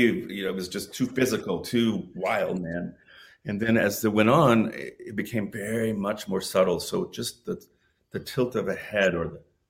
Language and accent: English; Orlando, Florida, United States; And then we got to take it to my hometown of Orlando.